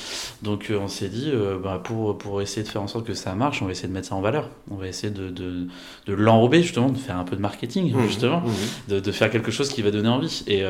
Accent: Trénoux, Centre-Val de Loire, France; Moi j'ai grandi à Trénoux, donc au nord d'Orléans, d'une famille. Mes parents sont de famille originellement de la campagne déjà à la base

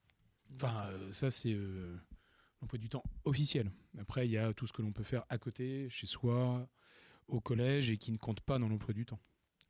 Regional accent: Nouvelle-Aquitaine, France; Dans le Poitou-Charentes.

